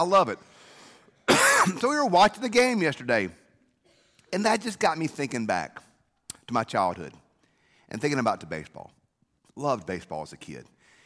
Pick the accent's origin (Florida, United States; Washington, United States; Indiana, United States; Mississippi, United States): Mississippi, United States; Growing up in South Mississippi, it was WWL out of New Orleans.